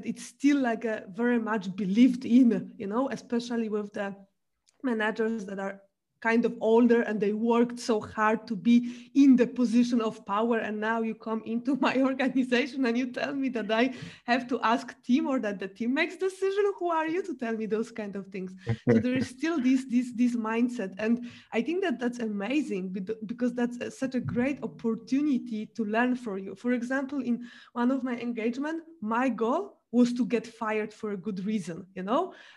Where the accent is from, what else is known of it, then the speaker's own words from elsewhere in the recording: Poland; English is a second language; and I'm happy that I was born and raised in Poland.